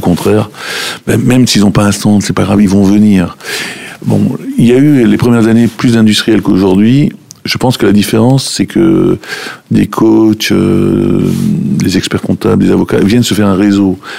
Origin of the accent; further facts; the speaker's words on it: Grand Est, France; born there; je suis né en Moselle, parce que j'en suis fier, mais je suis dans le Val d'Oise, et ça aussi j'en suis fier.